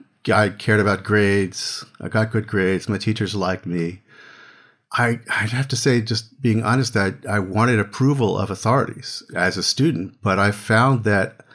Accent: Philadelphia, Pennsylvania, United States; I grew up in Philadelphia. This was George Washington High School in Philadelphia.

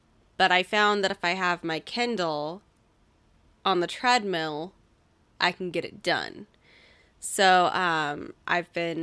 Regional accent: Portland, Oregon, United States; born there; I was born in Portland, so I'm very familiar with the Pacific Northwest

